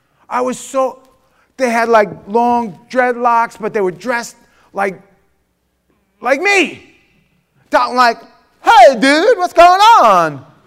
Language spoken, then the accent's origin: English; New York City, New York, United States; I was from New York, from the city, my whole life.